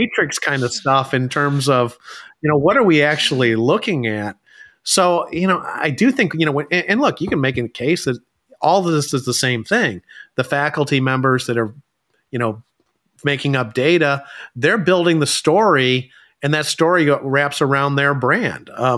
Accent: United States; I'm an American sports consumer.

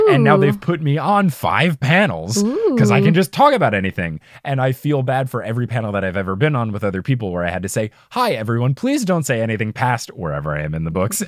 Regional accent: New Jersey, United States; accent: New Jersey; I think it was the same night where you asked about my New Jersey accent and I showed you that YouTube video of mine where it had me when I was like 9

